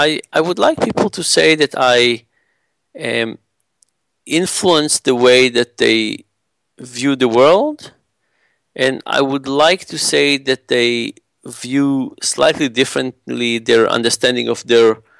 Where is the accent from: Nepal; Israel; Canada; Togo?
Israel; But if you think about Israel, I grew up in Israel.